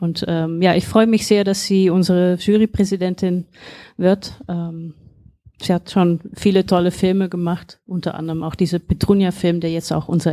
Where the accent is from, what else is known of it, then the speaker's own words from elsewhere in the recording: Eindhoven, North Brabant, Netherlands; Ich war damals 10 Jahre alt. Ich habe den Mauerfall vor dem Fernseher mitbekommen in Holland. Aber wir hatten, also in Eindhoven, wo ich aufgewachsen bin, gab es auch deutsches Fernsehen.